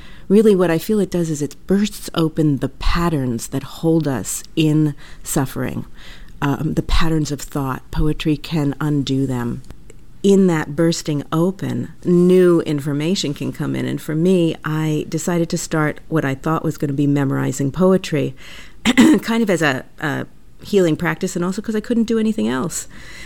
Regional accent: United States; Well, first I'd like to start with my home country, America.

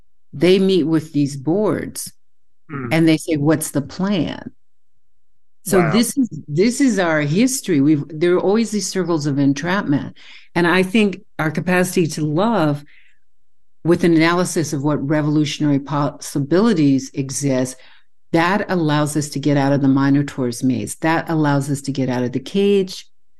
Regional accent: Texas, United States; And I'm from Texas, so I see, okay, like the gunshot in the back of the pickup truck in the rack and stuff like that, Confederate flag decal.

